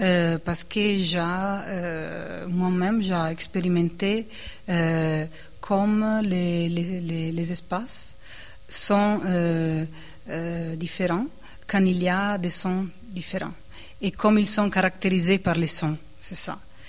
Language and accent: French; Venice, Veneto, Italy; born there; French is a second language; je suis née à Venise.